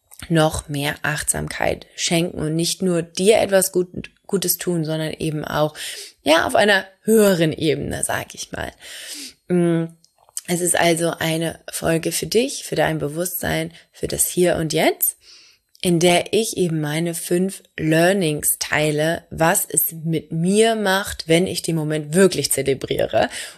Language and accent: German; Hamburg, Germany; Ich komme aus Hamburg